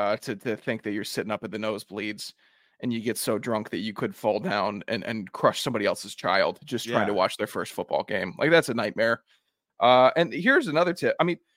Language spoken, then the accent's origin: English; Virginia, United States; I'm from Loudoun.